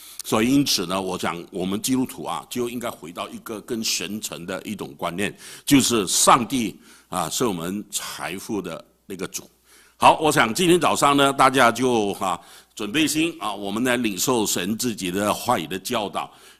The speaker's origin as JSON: {"language": "Chinese", "country": "Singapore", "said": "因为我来自新加坡，所以呢我就很注重的啊注意那个新闻"}